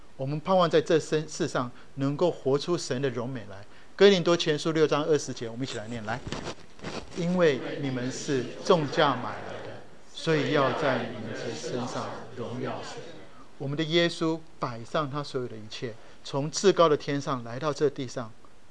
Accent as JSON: {"language": "Chinese", "country": "Japan", "tie": "born or raised there", "said": "我从小在日本，我在日本长大，"}